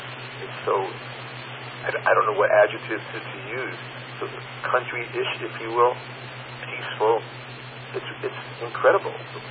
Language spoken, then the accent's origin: English; United States; born there; You know, look, I'm an American. I was born here.